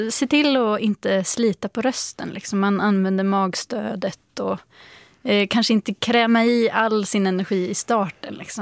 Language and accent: Swedish; Västra Götaland County, Sweden; Jag är då från Bohuslän